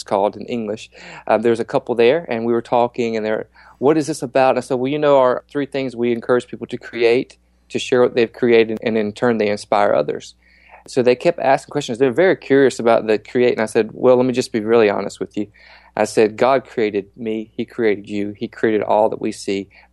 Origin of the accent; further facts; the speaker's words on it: Asheville, North Carolina, United States; I grew up in Asheville, North Carolina. I gave my life to Jesus when I was 15 years old.